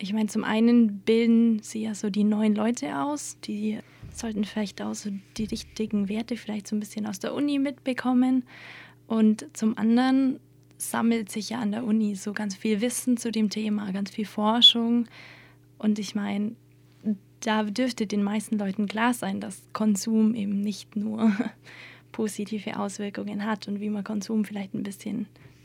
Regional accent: Augsburg, Bavaria, Germany; ich bin nicht von hier, sondern aus Augsburg.

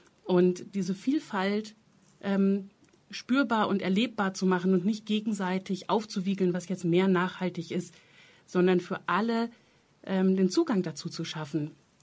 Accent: Hesse, Germany; Also ich komme aus Hessen und bin mehrfach umgezogen

